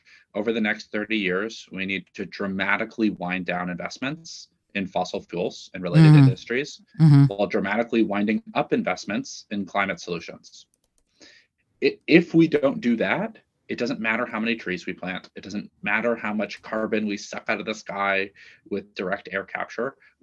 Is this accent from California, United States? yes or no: yes; California, United States; I grew up in the Bay Area. It was not a thing. And it's now totally a thing.